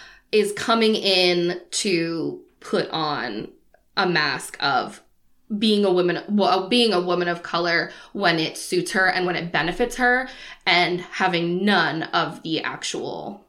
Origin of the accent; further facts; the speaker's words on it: Massachusetts, United States; So I grew up outside of Boston, much like our Ilaria.